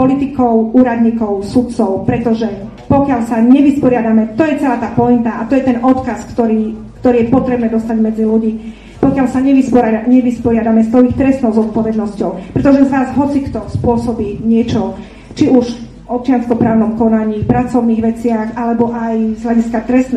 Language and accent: Slovak; eastern Slovakia, Slovakia; ja som z východu, viem, aká je tam situácia na východe